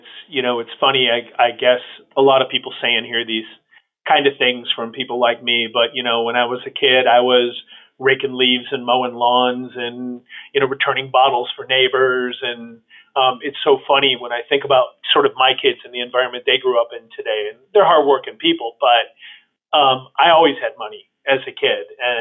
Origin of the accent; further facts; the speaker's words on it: Chicago, Illinois, United States; Grew up in Chicago.